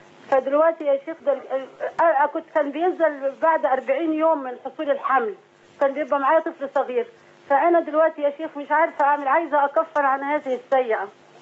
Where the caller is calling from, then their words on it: Cairo, Cairo Governorate, Egypt; من القاهره.